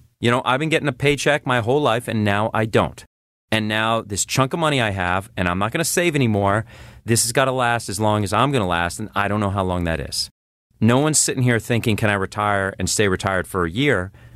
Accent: Durham, Connecticut, United States; And I grew up in Durham. The Durham Fair is here, and you can't beat that.

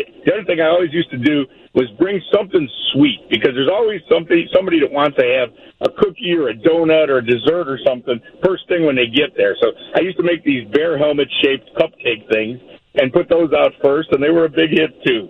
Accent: Chicago, Illinois, United States; We are all from Chicago.

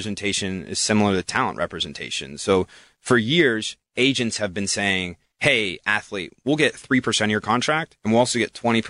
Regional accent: New Castle, Pennsylvania, United States; Newcastle.

